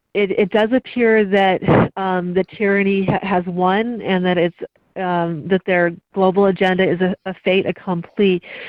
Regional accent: California, United States; And I was also from, you know, a pro-choice background from California originally. I'm from California

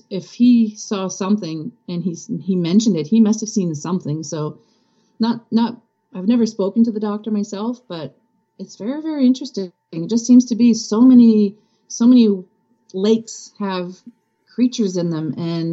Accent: the Maritimes, Canada; Because, you know, in Canada, there's a lot of wooded areas. You know, growing up in the Maritimes, that's when I first heard about the Loup Garou.

